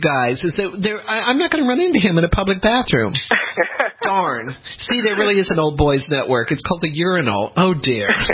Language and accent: English; United States; because I think as Americans, we're very used to Filipinos being American Filipinos in the United States.